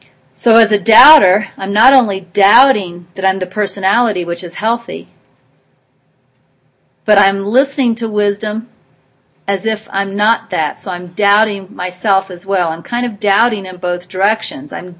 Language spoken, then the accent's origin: English; Coffeyville, Kansas, United States; born there; I was born in Coffeyville, Kansas.